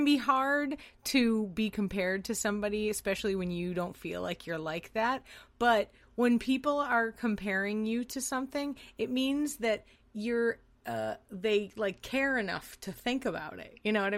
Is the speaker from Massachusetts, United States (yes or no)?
yes; Boston, Massachusetts, United States; I'm originally from Boston. I mean, I'm angry.